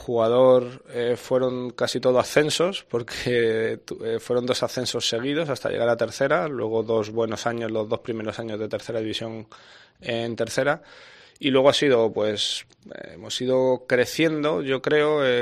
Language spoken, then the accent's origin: Spanish; Madrid, Community of Madrid, Spain; moved away as an adult; now in Motril, Spain; yo soy de Madrid, de 1987, tengo 35 años. Salí muy jovencito con esto del fútbol y desde que salí con 18, 19 años todavía no he vuelto por allí.